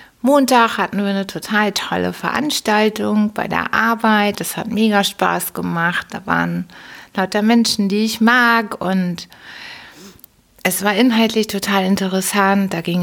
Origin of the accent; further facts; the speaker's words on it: Hamburg, Germany; Und wir Hamburger mögen das aber auch, wobei Sommer und Sonne natürlich schöner ist, aber so als echtes Hamburger Dern kann einen das nicht schocken.